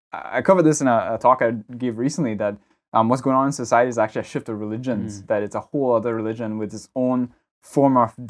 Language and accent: English; Trinidad & Tobago; growing up in Trinidad, like, is a perfect example for me in terms of my church experience